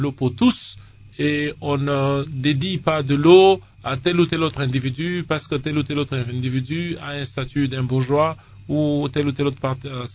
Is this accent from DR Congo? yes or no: yes; Lubumbashi, Haut-Katanga, DR Congo; Moi-même, j'ai grandi à Lubumbashi, je connais très bien la ville de Lubumbashi.